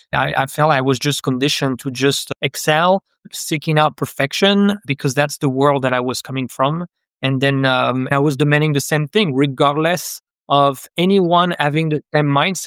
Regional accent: France; English is a second language; I grew up in France.

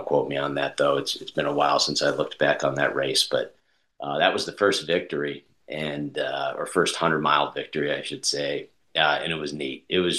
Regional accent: Colorado, United States; As funny as it is, too, I grew up in Colorado.

